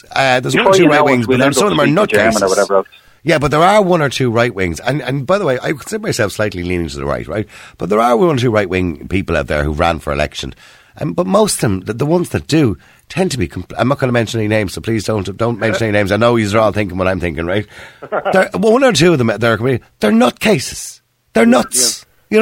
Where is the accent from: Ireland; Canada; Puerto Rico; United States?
Ireland; Swords, Leinster; I'm from Swords, and there was by-elections in my area.